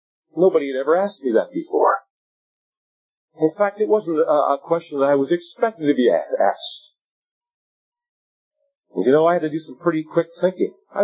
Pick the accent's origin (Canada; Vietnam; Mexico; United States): Canada; Leamington, Ontario; situated in Leamington, and so if you want to look in your Heinz ketchup bottles, you'll see the name of my hometown. That's where I was born.